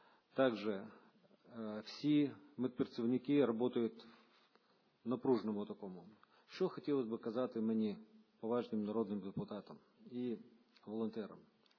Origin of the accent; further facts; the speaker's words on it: Odesa, Odesa Oblast, Ukraine; born there; тому що я народився в Одесі.